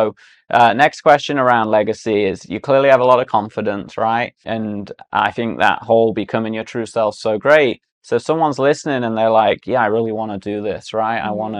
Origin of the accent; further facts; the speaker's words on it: England, United Kingdom; now in United States; At least I came from England, where you could never wear that or the red coat that I wear. You know, they put you in an asylum home and you've lost the plot, as we say in England.